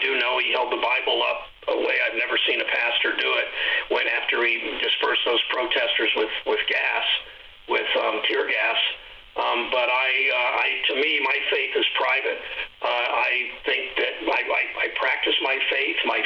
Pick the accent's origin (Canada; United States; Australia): United States; Mansfield, Ohio; it's not the way I was brought up in St. Luke's Lutheran Church in Mansfield, Ohio.